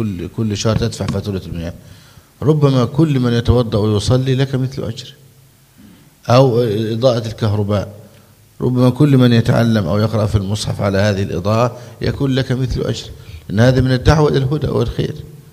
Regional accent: Egypt; لأن هذا عندنا في مصر بعض الناس يعده من سوء الأدب

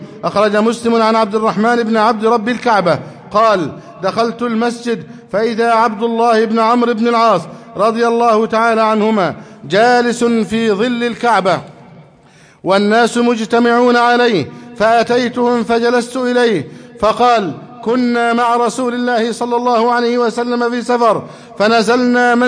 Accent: Egypt; نسأل الله جل وعلا أن يحفظ بلدنا مصر أمنا أمانا.

